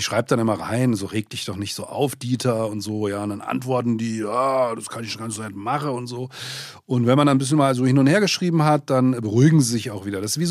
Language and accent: German; Langen, Hesse, Germany; born there; weil ich komme ja aus Langen gebürtig